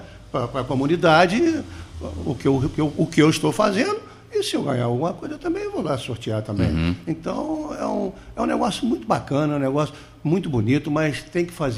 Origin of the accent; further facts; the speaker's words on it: Itaperuna, Rio de Janeiro, Brazil; eu e mais um amigo, né, que somos lá de Itaperuna